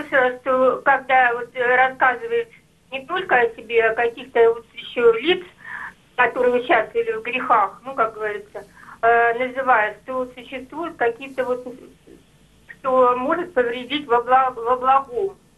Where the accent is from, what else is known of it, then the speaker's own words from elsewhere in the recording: Leningrad Oblast, Russia; Я из Ленинградской области.